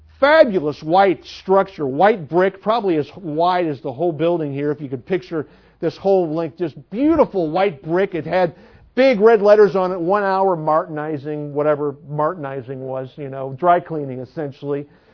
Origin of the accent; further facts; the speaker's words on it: Palatine, Illinois, United States; When I was growing up, I grew up in Palatine, Illinois, just outside of Chicago, one of the suburbs.